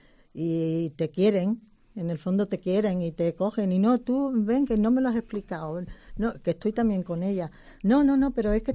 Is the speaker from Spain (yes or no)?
yes; Palencia, Castile and León, Spain; yo vengo de Palencia